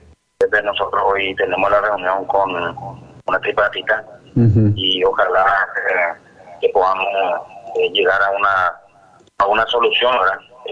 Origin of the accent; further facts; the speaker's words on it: Paraguay; nosotros como sindicato, como paraguayos, estamos unidos a dos márgenes